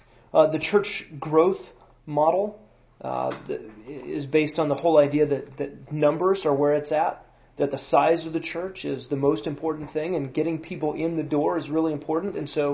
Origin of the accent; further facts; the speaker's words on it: Tennessee, United States; accent: Tennessee; Sorry, I just went into my Tennessee accent.